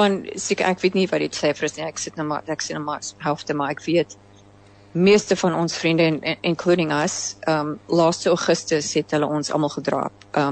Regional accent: Somerset West, Western Cape, South Africa; born there; moved away; ek is in Somerset West gebore

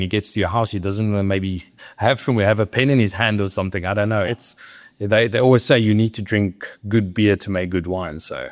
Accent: South Africa; And they kind of look at you, well, you are weird for being South African and you're in America with wine.

